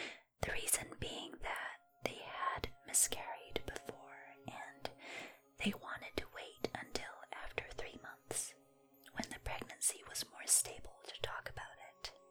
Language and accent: English; China; now in New Zealand; A lot of people think I am Australian. I am a Chinese person living in New Zealand.